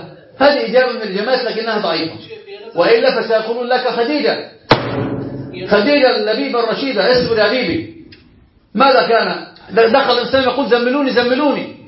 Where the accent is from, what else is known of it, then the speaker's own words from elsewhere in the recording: Alexandria, Alexandria Governorate, Egypt; إحنا عندنا في اسكندرية كده أنا أصلا من الكلم